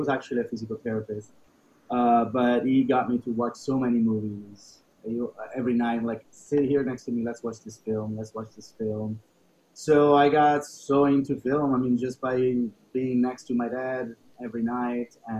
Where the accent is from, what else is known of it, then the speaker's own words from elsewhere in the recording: Rome, Lazio, Italy; English is a second language; also born or lived in United States; So basically, I lived my life between Italy and the U.S. I was born in Rome, so I lived all my youth here. And then I moved to the United States, and I never came back after, like, I stayed for 15 years over there. I became an American citizen